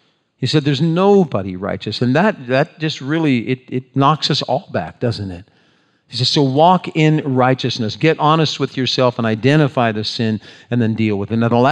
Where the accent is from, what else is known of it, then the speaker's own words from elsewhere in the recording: Ohio, United States; But when I was a kid growing up in Ohio, let me tell you about phones before we had these.